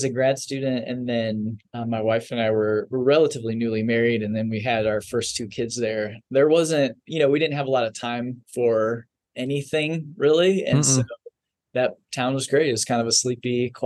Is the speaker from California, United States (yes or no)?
no; Indiana, United States; I grew up in Indiana, northern Indiana, small town.